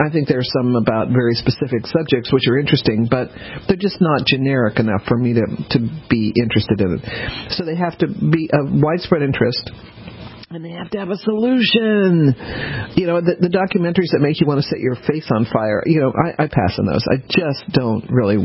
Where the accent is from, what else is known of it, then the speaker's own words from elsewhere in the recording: the South, United States; Of course, part of it is that the Civil War has always fascinated me, being a Southerner. And in the South, we do not call it the Civil War.